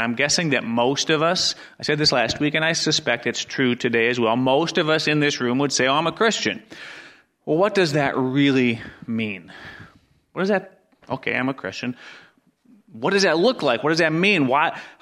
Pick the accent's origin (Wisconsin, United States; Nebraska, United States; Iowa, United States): Wisconsin, United States; You know, we're from Wisconsin, and no matter what my kids say, I'm from northern Wisconsin.